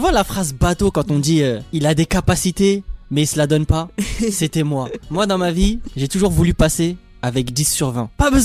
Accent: Étampes, Île-de-France, France; also born or lived in Morocco; Moi j'ai grandi à Guinette, je suis né au Maroc, mais je suis arrivé très jeune en France, je m'en souviens même pas, j'étais nourrisson. Et donc j'ai grandi dans mon petit quartier

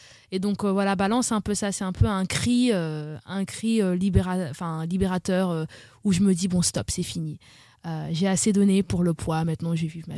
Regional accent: Belgium; Je suis belge, donc j'ai pas toutes les expressions.

